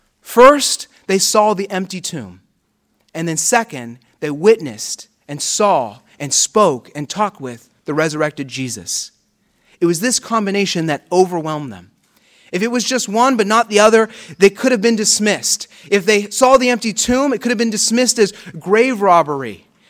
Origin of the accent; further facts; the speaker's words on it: Pittsburgh, Pennsylvania, United States; I'm from Pittsburgh. It's really close to West Virginia.